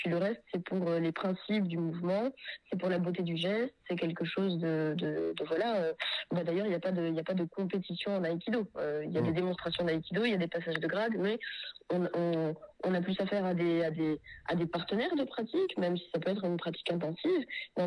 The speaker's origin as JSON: {"language": "French", "region": "Corsica", "country": "France", "said": "et puis aussi chez nous en Corse on a tendance à j'aime pas parler de susceptibilité mais j'aime parler de sens de la fierté."}